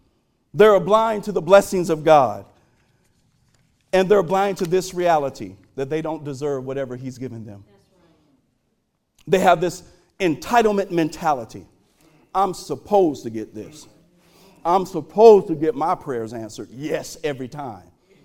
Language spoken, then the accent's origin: English; Fort Wayne, Indiana, United States; Like, I remember growing up in Fort Wayne, and we would go to houses on trick-or-treat night